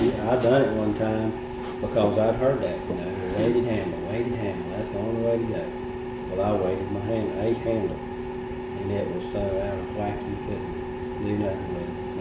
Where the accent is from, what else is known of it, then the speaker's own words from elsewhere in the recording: Florida, United States; I was born and raised in Manatee County. I was born in the old Bradenton General Hospital and raised out around Mike City in that area.